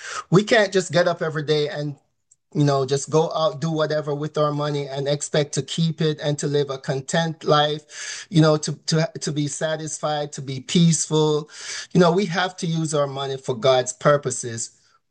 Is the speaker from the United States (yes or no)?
no; Jamaica; So like Nigel, I'm also from Jamaica.